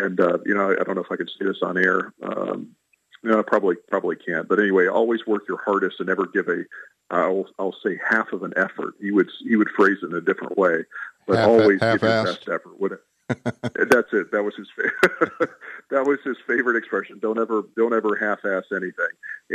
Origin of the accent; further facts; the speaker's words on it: Alabama, United States; So I was born in Alabama and ended up going to high school in Alabama, but we lived other places. We lived outside the South.